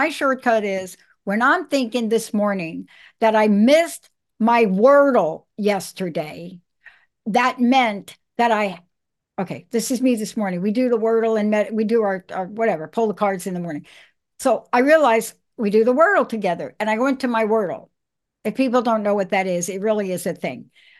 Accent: Bronx, New York, United States; I'm a girl from New York. I'm a kid that grew up on the streets in New York, in the Bronx.

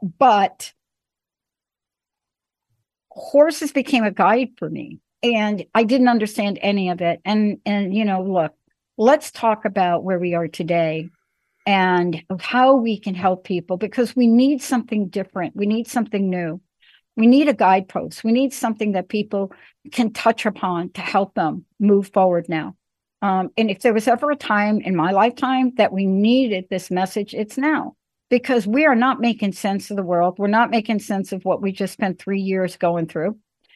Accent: New York City, New York, United States; I grew up in New York, and you've heard me talk about a lot.

